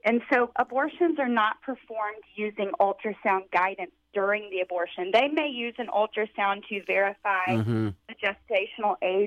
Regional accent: Texas, United States; you must have read that I'm from Texas.

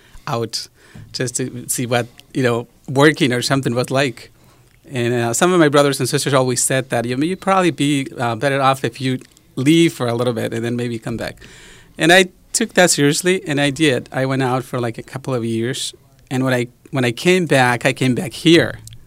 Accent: Aguascalientes, Mexico; I was born in Aguascalientes. This is one of the very smallest states in Mexico, right in the middle of the country. Everything is tiny there.

